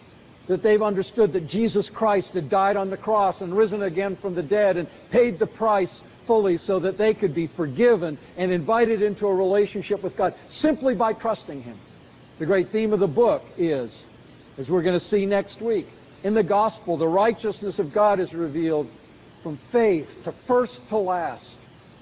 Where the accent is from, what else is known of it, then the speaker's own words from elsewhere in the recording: Canada; Now, I know this isn't a California illustration, but I grew up in Canada, and this gets pretty relevant.